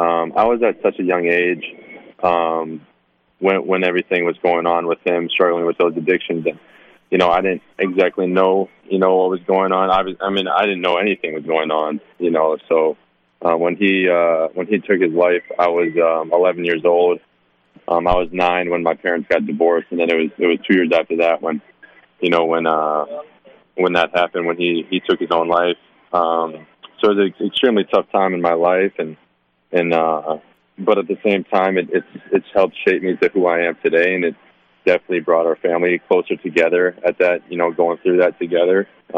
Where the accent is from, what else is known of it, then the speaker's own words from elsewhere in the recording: Onalaska, Wisconsin, United States; also born or lived in Decatur, Illinois; I was born in Decatur, Illinois, actually. I only lived there till I was like 3 or 4, and then the family and I moved to Onalaska, Wisconsin, where I grew up.